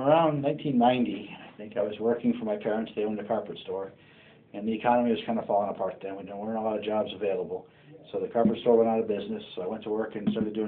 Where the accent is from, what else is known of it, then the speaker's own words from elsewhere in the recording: Binghamton, New York, United States; also born or lived in Indiana / Endicott; So after about a year in Indiana, before I remember anything, we moved to New York, upstate New York, in a town called, or city called Binghamton, New York.